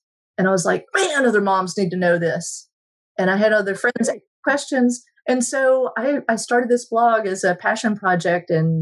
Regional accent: the South, United States; Minimize candy, minimize Cokes or sodas or whatever y'all call them. I'm from the South.

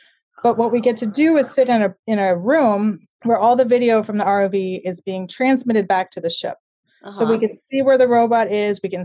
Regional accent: Sarasota, Florida, United States; Well, I grew up in Florida. I grew up in a town called Sarasota, which is a beach town.

